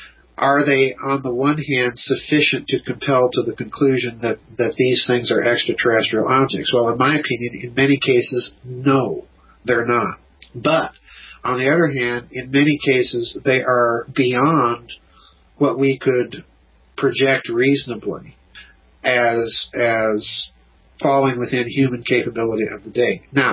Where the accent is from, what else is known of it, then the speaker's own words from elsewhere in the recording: South Dakota, United States; I grew up in South Dakota.